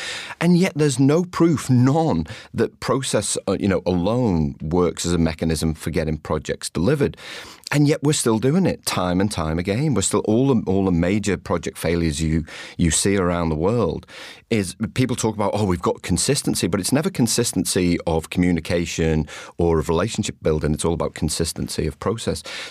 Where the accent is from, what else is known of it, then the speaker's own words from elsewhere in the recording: Liverpool, North West England, United Kingdom; I'm from a part of the UK, I'm from Liverpool